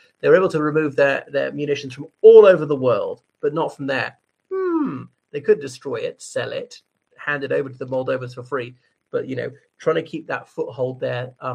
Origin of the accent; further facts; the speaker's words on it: Ireland; from Ireland.